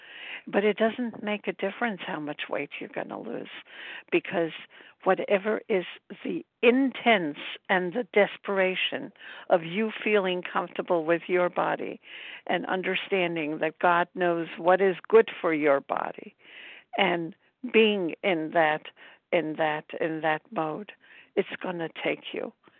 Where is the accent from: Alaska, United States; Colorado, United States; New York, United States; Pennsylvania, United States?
New York, United States; Brooklyn; I'm from Brooklyn, New York, and I'm so grateful to be recovering